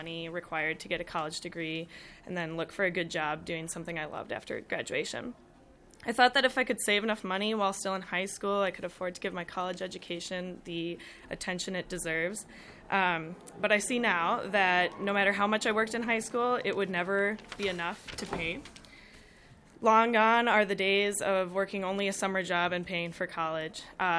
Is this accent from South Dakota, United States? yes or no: no; Minneapolis, Minnesota, United States; I guess this is St. Paul, but I'm from Minneapolis.